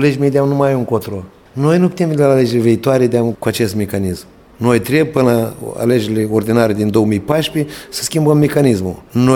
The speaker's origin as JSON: {"language": "Romanian", "town": "Colonița", "region": "Chișinău", "country": "Moldova", "tie": "born there", "said": "eu m-am născut la Coloniță"}